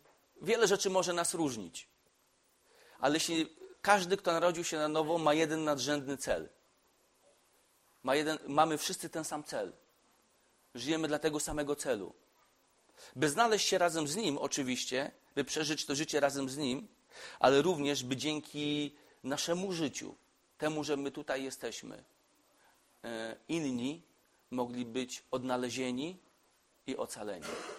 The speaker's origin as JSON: {"language": "Polish", "town": "Radom", "region": "Masovian Voivodeship", "country": "Poland", "said": "Jestem z okolic Radomia, więc mówię o swojej okolicy."}